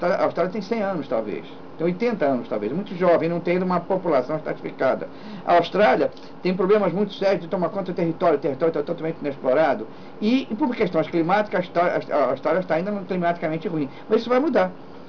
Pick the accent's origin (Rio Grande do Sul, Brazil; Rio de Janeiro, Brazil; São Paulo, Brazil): Rio de Janeiro, Brazil; e eu sou carioca, passei a vida inteira no Rio de Janeiro